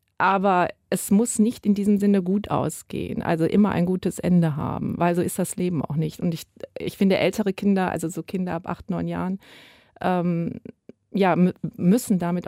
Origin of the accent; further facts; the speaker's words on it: Cologne, North Rhine-Westphalia, Germany; Wir sind ja alles Kölner. Wir sind Kölner Autorinnen, wir leben alle hier.